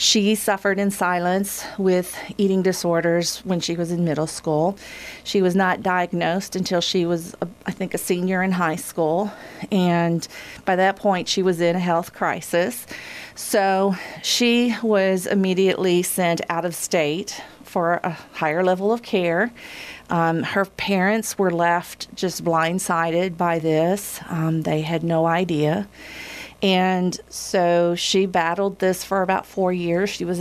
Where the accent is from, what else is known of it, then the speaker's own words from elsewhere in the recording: Owensboro, Kentucky, United States; Oh, well, I grew up in Owensboro and left for 10 years, the state of Kentucky, and came back in 2009.